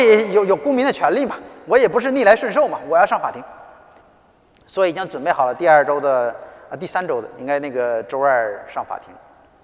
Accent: Northeast China, China; 我是东北人，一不小心出来了

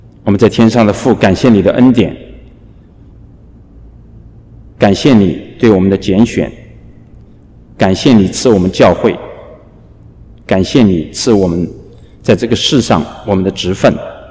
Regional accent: China; 像我就是一个来自中国大陆的中国的科学家，这是我对自己的这样的一个定义。我是谁？我是一个中国来的中国人的科学家，皮肤是黄色

